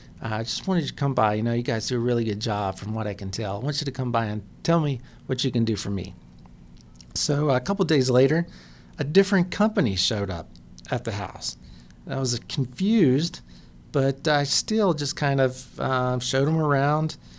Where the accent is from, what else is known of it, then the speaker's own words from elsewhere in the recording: Atlanta, Georgia, United States; Is I'm from Atlanta, and I spent a lot of time in Atlanta, and you know, it gets hot there